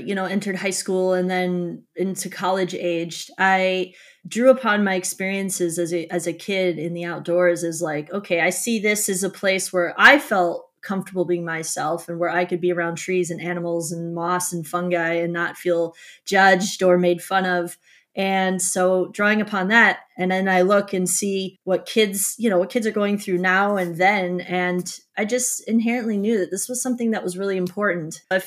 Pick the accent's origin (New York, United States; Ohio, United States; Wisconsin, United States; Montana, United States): Wisconsin, United States; well, I'm from Wisconsin. So pretty much if you're in Wisconsin, you're either in the forest or you're in the farmland if you're not in a city.